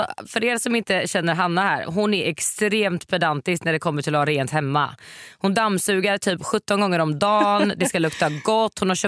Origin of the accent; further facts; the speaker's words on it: Varberg, Halland County, Sweden; Väldigt mycket när jag bodde hemma i Varberg.